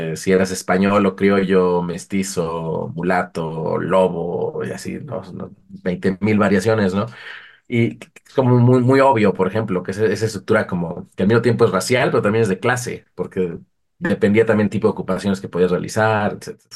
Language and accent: Spanish; Mexico; also born or lived in Sweden; Y la de México como mexicano, pues es también, como domina ahí claramente entre mis trabajos.